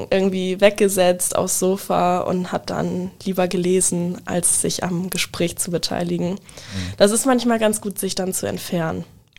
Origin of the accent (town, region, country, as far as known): Wildeshausen, Lower Saxony, Germany; now in Bremen, Germany